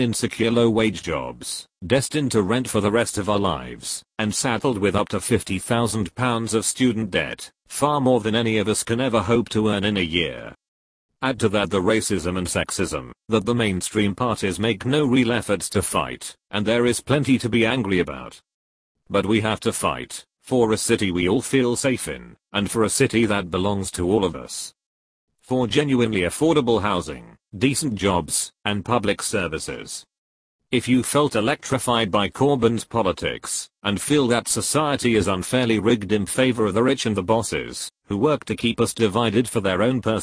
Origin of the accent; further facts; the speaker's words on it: Lewisham, London, United Kingdom; I was born and raised in Lewisham, and have watched local services get cut to the bone